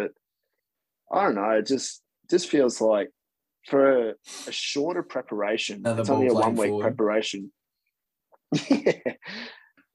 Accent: Queensland, Australia; as soon as I saw the team and the changes, I was so confident as a Queenslander.

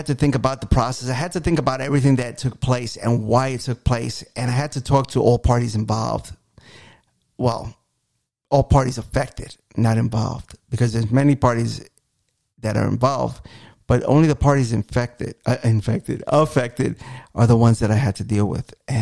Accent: New York, United States; growing up in New York, I was a Mets fan. My neighbor was a Yankees fan. My other buddy was a Phillies fan.

